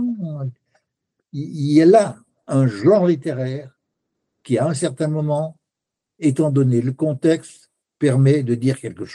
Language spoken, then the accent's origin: French; Romandy, Switzerland; c'était une tradition chez nous, en Suisse romande.